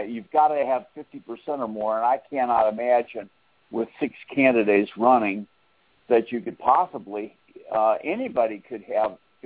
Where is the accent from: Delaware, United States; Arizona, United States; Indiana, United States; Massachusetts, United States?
Massachusetts, United States; You know, they were all in Illinois, and, you know, we grew up in Massachusetts.